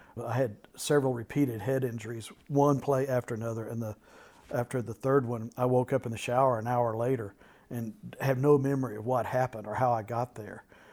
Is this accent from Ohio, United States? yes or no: no; Abilene, Texas, United States; I grew up in Abilene, Texas, which has to be one of the capitals of hypocrisy in the known universe.